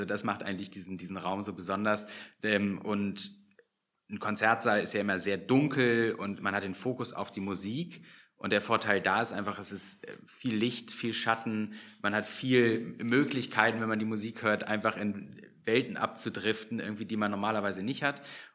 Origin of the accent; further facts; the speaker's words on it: Hanover, Lower Saxony, Germany; wir sind ja in Hannover groß geworden, sind ja an der Musikhochschule, haben wir studiert.